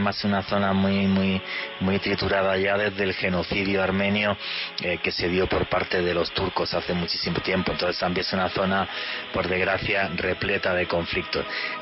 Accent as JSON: {"language": "Spanish", "country": "Spain", "said": "no contamos nunca un día la conquista española de América porque yo soy español."}